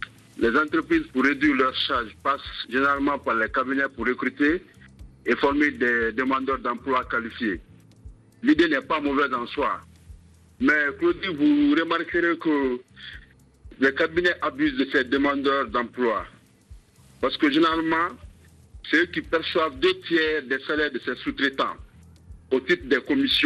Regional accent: Burkina Faso; now in France; je suis de Burkina Faso, mais je vis en France.

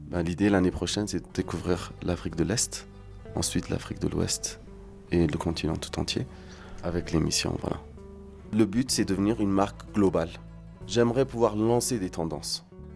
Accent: Addis Ababa, Ethiopia; moved away as an adult; Ici, à la capitale, Addis Abeba. C'est là que j'ai fait ma première éducation, donc le lycée Gabriel Mariam, qui est un lycée français. Donc jusqu'à 18 ans, j'étais en Éthiopie, voilà. Et ensuite, en France, j'ai étudié à l'Institut Paul Bocuse.

